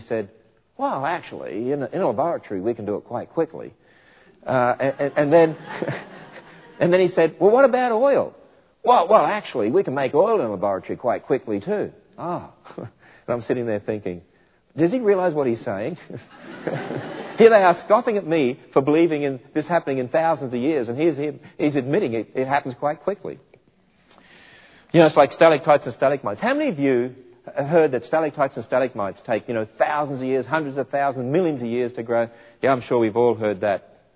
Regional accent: Australia; I remember when I grew up in Australia

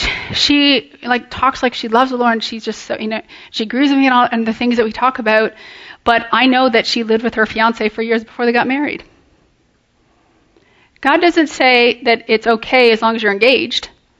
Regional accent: Canada; go home, Canadians, even though I'm a Canadian.

